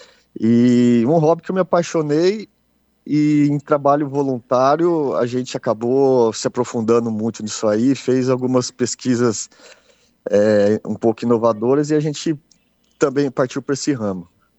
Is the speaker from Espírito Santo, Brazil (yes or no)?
no; Marília, São Paulo, Brazil; eu falo daqui de Marília, interior de São Paulo. Sou nascido e criado aqui, né?